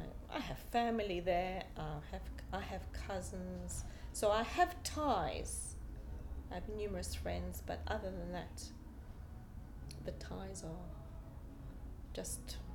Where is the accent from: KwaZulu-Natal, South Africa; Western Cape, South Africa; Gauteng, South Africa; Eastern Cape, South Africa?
KwaZulu-Natal, South Africa; Durban; moved away as an adult; also born or lived in Israel; I was born in South Africa, as you can hear. I grew up in the lovely city of Durban. And at the age of 21, I went to live on a kibbutz in Israel. I lived there for 17 years.